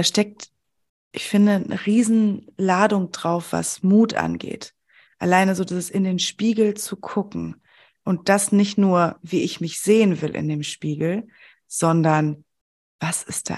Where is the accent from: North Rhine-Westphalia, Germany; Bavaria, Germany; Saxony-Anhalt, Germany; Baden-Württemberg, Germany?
North Rhine-Westphalia, Germany; ich komme aus dem Sauerland